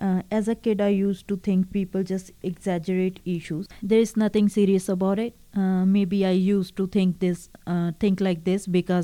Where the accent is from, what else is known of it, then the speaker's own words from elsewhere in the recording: India; moved away as an adult; now in Canada; I am originally from India. I came to Canada in September 2019 as a student in Fleming College, Lindsay, Ontario.